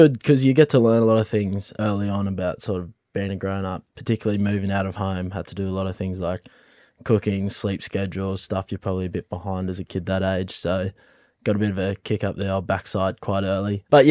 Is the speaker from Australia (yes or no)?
yes; Toowoomba, Queensland, Australia; now in Brisbane, Australia; And we're from Toowoomba, but all my siblings live here in Brizzy as well.